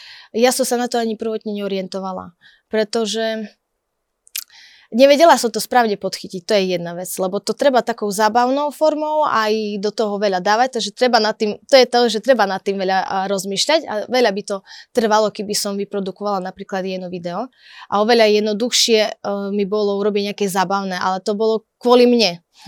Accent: eastern Slovakia, Slovakia; hlavne u nás na východe, tak to ešte bližšie. Rusnáci to úplne, hej, niektoré slova majú. Teraz my napríklad na východe, na východnom Slovensku je dosť veľa Ukrajincov

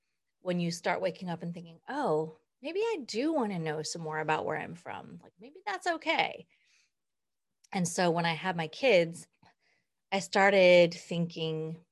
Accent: Twin Falls, Idaho, United States; So as I said, I'm from Idaho and I was born in Twin Falls, Idaho. I was adopted in 1971, the month after I was born.

